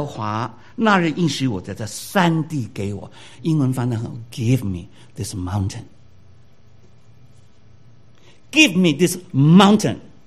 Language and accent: Chinese; Guangdong, China; accent: Cantonese; 所以我们广东话有句广东人讲话有意思